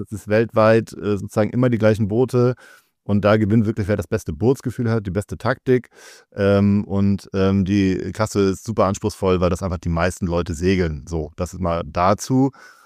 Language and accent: German; Kiel, Schleswig-Holstein, Germany; ich komme aus Kiel.